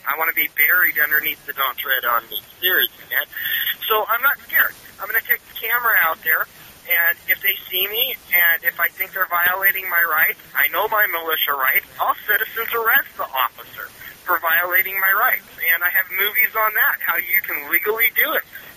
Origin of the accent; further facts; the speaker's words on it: Eugene, Oregon, United States; and I'm from Eugene, Oregon, where we have a major railroad station